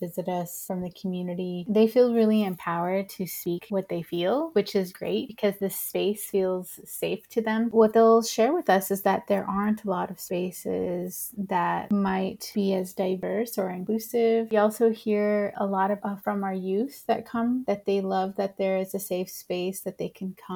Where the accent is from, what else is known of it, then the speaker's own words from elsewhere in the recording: Los Angeles, California, United States; now in Tucson, United States; I am originally from Los Angeles. I have been in Tucson, Arizona, off and on since 1998